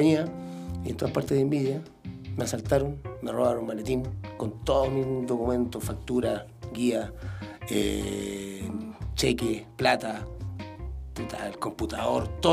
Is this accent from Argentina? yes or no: no; Santiago, Santiago Metropolitan Region, Chile; yo primero que todo, yo soy de Santiago. Llevo 5 años acá en San Pedro.